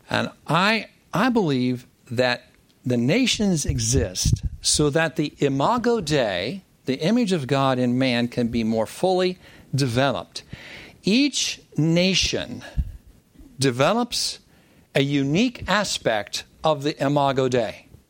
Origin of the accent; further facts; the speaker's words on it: United States; Now, I'm an American, and what makes it interesting to be here is the differences between America and Belgium and all the other cultures.